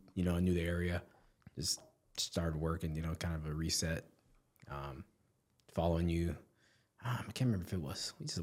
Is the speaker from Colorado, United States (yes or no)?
no; Gurnee, Illinois, United States; So I'm originally from Gurnee, Illinois. Six Flags. That's what I always tell people. You know, I grew up there, moved out.